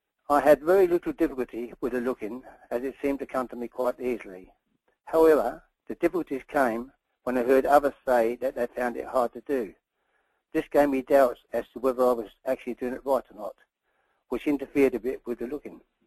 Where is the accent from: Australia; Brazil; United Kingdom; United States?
Australia; Perth, Western Australia; I am 68 years old and I come from Perth, Western Australia.